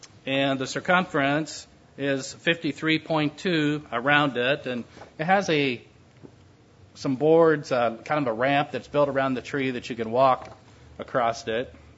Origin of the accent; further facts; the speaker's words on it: Indiana, United States; I come from Indiana, and we're pretty much opposed to Kentucky basketball.